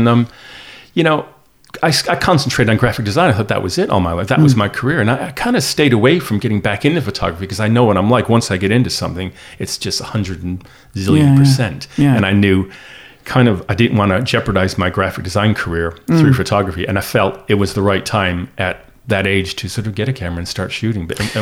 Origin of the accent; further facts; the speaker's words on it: Detroit, Michigan, United States; Well, I think growing up in Detroit was great. That was, you know, sort of, it was exciting. It was a city I was living in. But then we moved to a suburb 3-4 miles outside Detroit.